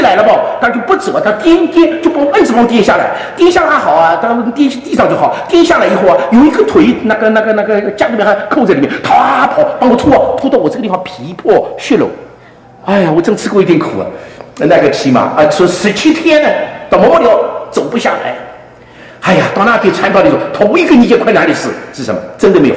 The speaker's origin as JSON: {"language": "Chinese", "region": "Shanghai", "country": "China", "said": "你想我上海人从来没骑过马的"}